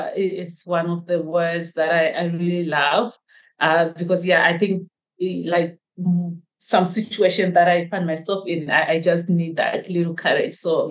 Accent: Chiredzi, Masvingo, Zimbabwe; now in Harare, Zimbabwe; I'm here in Harare, the capital city of Zimbabwe, and I grew up in Chiredzi, which is a small town in the low belt of Zimbabwe.

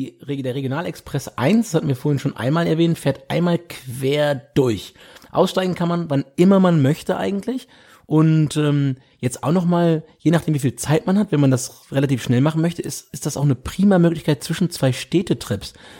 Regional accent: Hamburg, Germany; Und das muss ich mich als Hamburger mal so ein Stück aus dem

